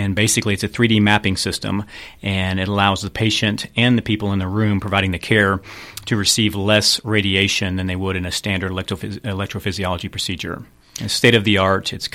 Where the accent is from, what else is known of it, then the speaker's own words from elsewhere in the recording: Kaufman, Texas, United States; also born or lived in Dallas; Well, being from North Texas, I'm actually from Kauffman and grew up in Kauffman and Dallas and went to college in Dallas.